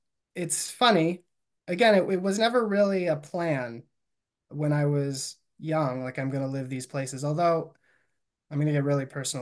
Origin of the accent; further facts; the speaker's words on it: Chicago, Illinois, United States; Anyway, I love Chicago. Born and raised in Chicago